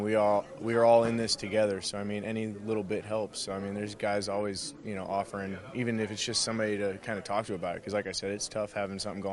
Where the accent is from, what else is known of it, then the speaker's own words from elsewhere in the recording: Florida, United States; Yeah, I mean, I'm from South Florida, So my home's there, my parents are there